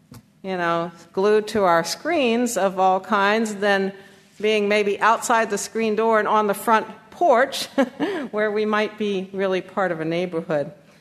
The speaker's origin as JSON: {"language": "English", "region": "the South", "country": "United States", "said": "And I lived in the North for many, many years as a Southerner"}